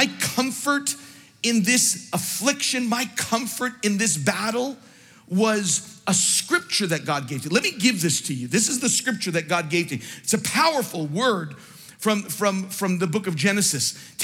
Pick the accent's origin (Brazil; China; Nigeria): Brazil; English is a second language; I come all the way from Brazil and the sound goes out.